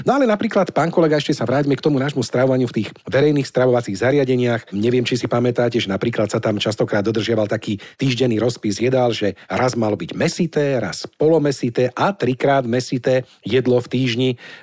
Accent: Zvolen, Banská Bystrica Region, Slovakia; mali sme to aj my u nás vo Zvolení, taký mliečny bar alebo mliečny bufet, ako sme to volali.

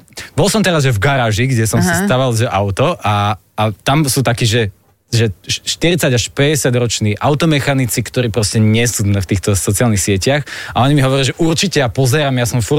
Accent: Poprad, Prešov Region, Slovakia; now in Bratislava, Slovakia; Ja som prišiel z Popradu do Bratislavy.

